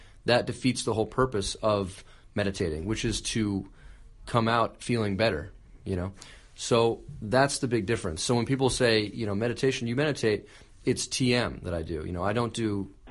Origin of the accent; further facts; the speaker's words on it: Miami, Florida, United States; which I think was picked because I'm from Miami